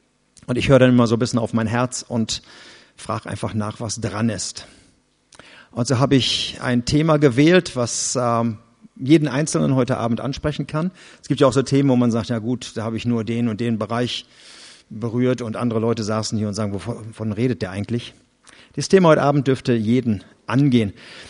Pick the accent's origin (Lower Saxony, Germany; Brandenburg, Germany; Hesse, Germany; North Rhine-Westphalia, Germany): North Rhine-Westphalia, Germany; Erkrath; Ich komme aus dem Raum Erkrath. Das ist ein Vorort von Düsseldorf.